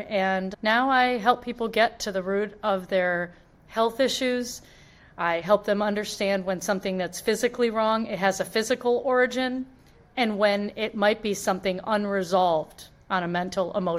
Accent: Flint, Michigan, United States; So I grew up in Flint, Michigan, and I overheard my father saying he wanted a son who was an engineer.

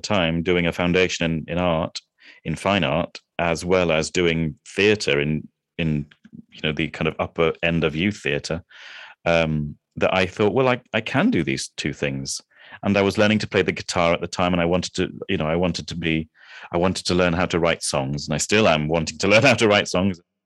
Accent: Kuala Lumpur, Malaysia; also born or lived in England; I grew up in Malaysia, in Kuala Lumpur, in Malaysia.

